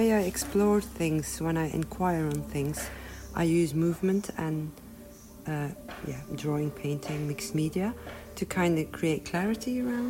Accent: Belgium; now in Dartington, United Kingdom; and I live in Dartington, but originally I'm from Belgium.

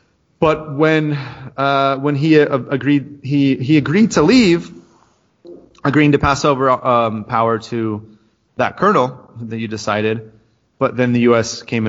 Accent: Los Angeles, California, United States; I'm from Los Angeles, like, what if Moscow had bombed LA in 1954?

